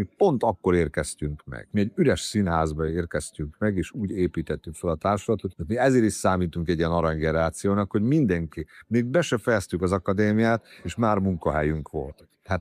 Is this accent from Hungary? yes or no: no; Subotica, Vojvodina, Serbia; Furcsa világban nőttem fel, hogy a Szabadkán volt egy úgynevezett híres Risztics korszak